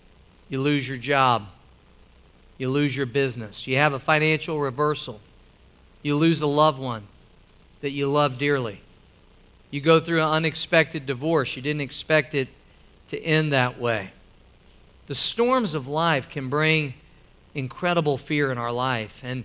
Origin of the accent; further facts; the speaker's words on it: Midwest, United States; I'm from the Midwest. We dealt with tornadoes. Out here is hurricanes a lot.